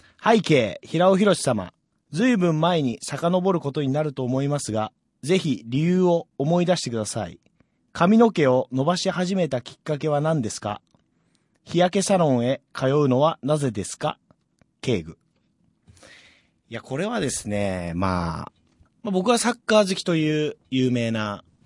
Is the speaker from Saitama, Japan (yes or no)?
yes; Saitama, Japan; まあ、私の地元なだけですけど、埼玉スタジアムに見に行っていただくと